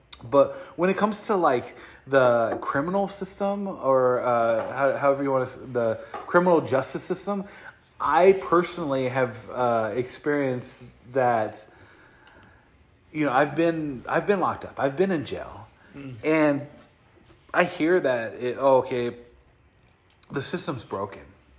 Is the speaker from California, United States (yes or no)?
yes; Long Beach, California, United States; I grew up in Long Beach, where I was one out of, I think it was 8 or 9 white people in the whole school.